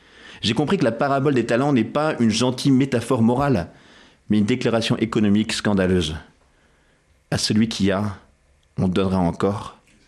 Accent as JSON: {"language": "French", "town": "Versailles", "region": "Île-de-France", "country": "France", "tie": "born there", "said": "Moi, je suis né à Versailles, donc d'une famille franco-américaine avec des parents qui travaillaient. Et c'est vrai qu'on a un milieu plutôt privilégié dans la banlieue ouest."}